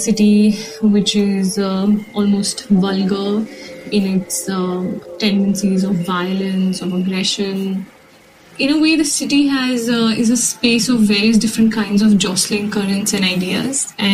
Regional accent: Delhi, India; born there; I was born in Delhi, and I have been living here. It's a challenging city, right?

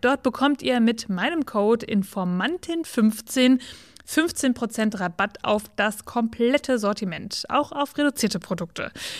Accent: Bielefeld, North Rhine-Westphalia, Germany; Universität Bielefeld, meiner Heimatstadt

